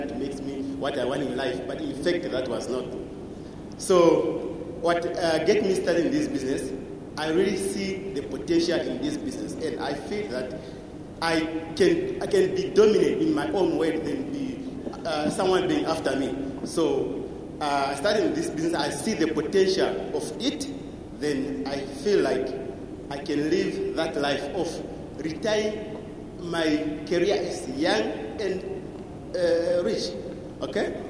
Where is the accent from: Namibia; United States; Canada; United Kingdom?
Namibia; I'm from Namibia.